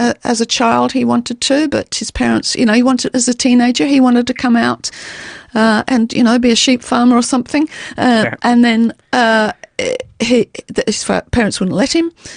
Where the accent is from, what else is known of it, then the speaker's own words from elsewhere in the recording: Derby, East Midlands, United Kingdom; accent: North Country; I'm from Derby, and I had a very thick sort of, you know, North Country accent.